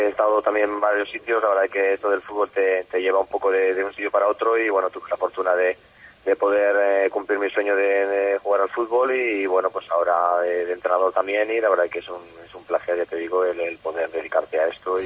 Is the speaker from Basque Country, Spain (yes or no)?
yes; Vitoria, Basque Country, Spain; also born or lived in Logroño; nací en Logroño, la verdad es que al poco tiempo me trasladé a Vitoria, pero bueno, sigo teniendo muchos recuerdos de ahí, porque mis padres de hecho son también riojanos, de un pueblo cerca de Aro